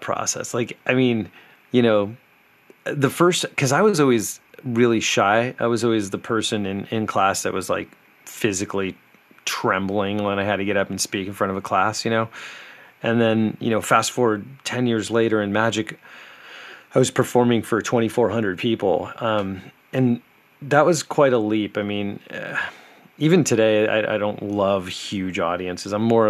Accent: Los Angeles, California, United States; Well, I have been here my whole life. So I came here, I guess, when I was born, you know.

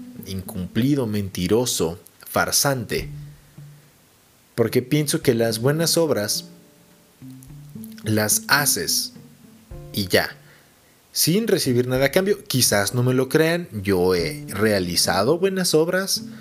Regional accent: Mexico; En esa época, cuando era niño, existía algo llamado, en México, de hecho creo que está en Estados Unidos todavía, en México ya no

